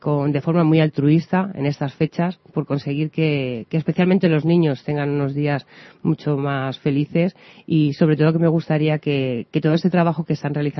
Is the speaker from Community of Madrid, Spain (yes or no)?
yes; Parla, Community of Madrid, Spain; trabajar para mi pueblo, trabajar para mi gente, para mi familia, para mis amigos, es que es algo muy bonito. Yo lo que pediría sobre todo es que los ciudadanos de Parla tuviesen lo que realmente se merecen